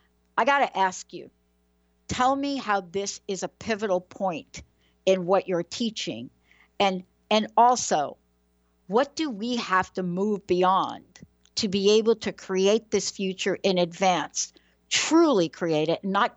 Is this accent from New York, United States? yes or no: yes; New York, United States; accent: New York; I kind of said that with my New York accent right there.